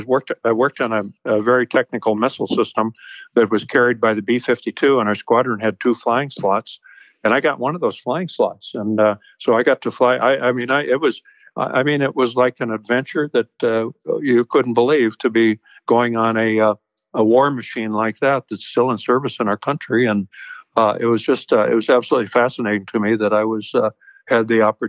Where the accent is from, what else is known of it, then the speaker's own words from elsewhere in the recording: Alexandria, Minnesota, United States; my hometown, Alexandria, always had quite a draw for me.